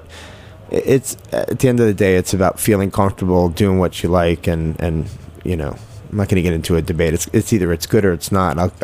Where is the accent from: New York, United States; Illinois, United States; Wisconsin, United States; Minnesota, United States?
New York, United States; Jericho; Well, I started off in, I guess you'd say, Syringtown, and then after my parents got divorced, we moved to Jericho.